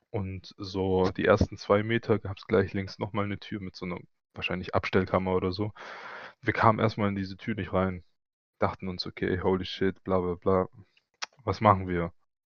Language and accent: German; Greece; born or raised there